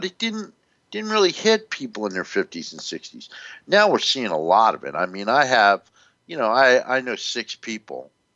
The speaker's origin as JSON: {"language": "English", "region": "New Jersey", "country": "United States", "tie": "born or raised there", "said": "my wife and I were talking about when I grew up in North New Jersey"}